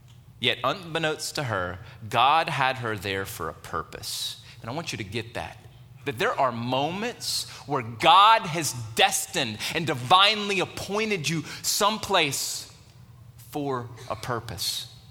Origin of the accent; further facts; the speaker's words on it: Jennings, United States; And I grew up in Jennings, and it's a small town.